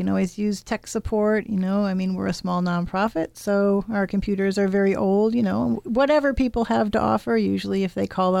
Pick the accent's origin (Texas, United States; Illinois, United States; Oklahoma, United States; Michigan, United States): Michigan, United States; Detroit; No, I grew up in Detroit, but my family is Italian.